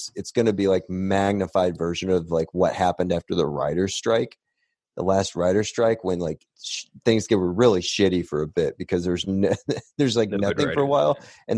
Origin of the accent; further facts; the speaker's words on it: Indiana, United States; I'm from Indiana.